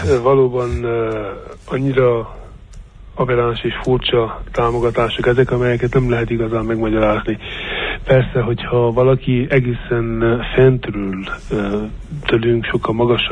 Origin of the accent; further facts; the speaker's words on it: Harghita, Romania; mert én Csíki székely vagyok